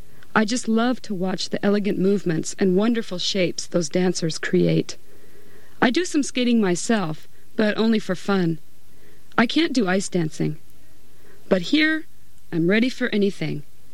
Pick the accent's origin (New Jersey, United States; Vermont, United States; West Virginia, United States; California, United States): California, United States; I'm from the States, from California.